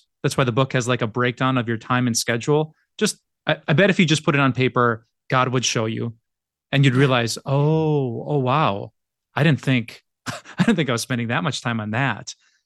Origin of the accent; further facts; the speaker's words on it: Wisconsin, United States; I'm from Wisconsin, so we just don't.